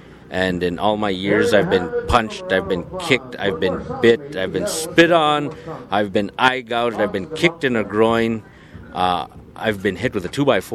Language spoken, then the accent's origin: English; Alberta, Canada; I'm from the Paul First Nation west of Edmonton, about 40 minutes.